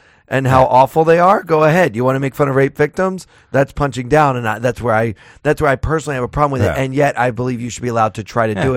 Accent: Maryland, United States; I don't even know where Cumberland, Maryland is. And I'm from Maryland.

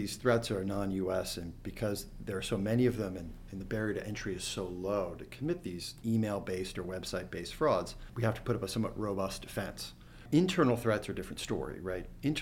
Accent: New Jersey, United States; I grew up in New Jersey.

